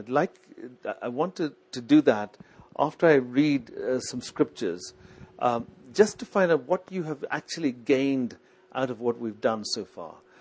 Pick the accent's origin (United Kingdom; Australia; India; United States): India; South India; I come from South India, as you obviously know